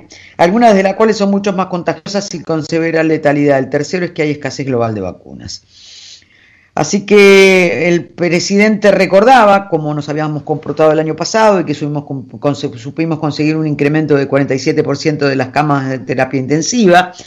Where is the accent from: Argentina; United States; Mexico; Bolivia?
Argentina; Somos difíciles los argentinos, muy difíciles de conformar y de opinar